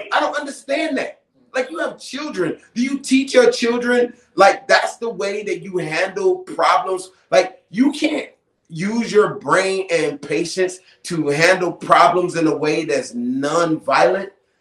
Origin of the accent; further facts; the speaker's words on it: Detroit, Michigan, United States; No, as a kid, I grew up in Detroit, so I had to fight.